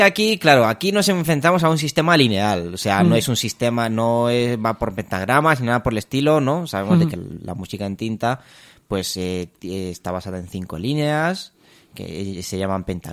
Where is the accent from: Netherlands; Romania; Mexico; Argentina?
Romania; Spanish is a second language; now in Spain; Yo soy de Rumanía, me vine ya hace muchos años a España y tal